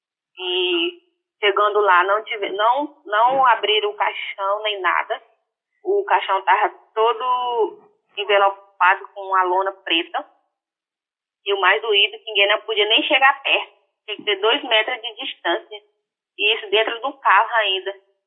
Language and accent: Portuguese; Acre, Brazil; Aqui na minha aldeia, como ela fica bem próxima da cidade daqui de Feijó